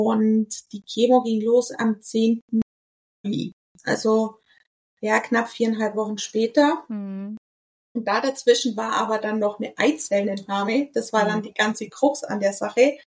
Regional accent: Bavaria, Germany; Man muss dazu sagen, ich komme aus Süddeutschland, also aus Bayern

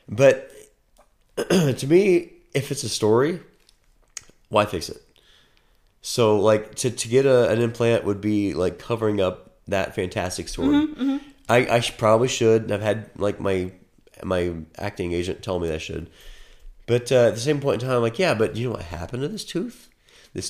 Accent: Fairmount, Indiana, United States; I'm a fan of Greg. He's a fan of me because I'm from Fairmount, like Fairmount, Indiana, home of James Dean.

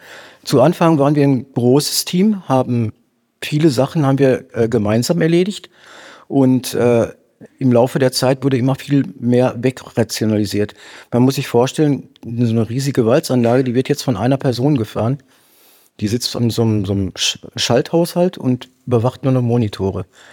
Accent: Bochum, North Rhine-Westphalia, Germany; Ich komme aus Bochum

